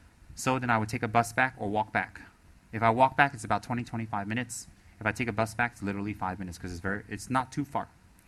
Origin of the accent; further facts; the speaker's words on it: United States; Tibetans don't kiss. I did it because I'm from America.